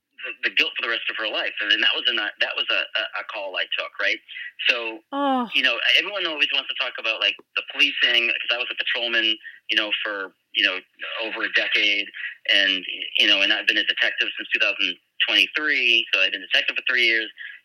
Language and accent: English; Salem, Massachusetts, United States; I'm born and raised in Salem, Massachusetts, and I got hired by my first police department, which was 2002.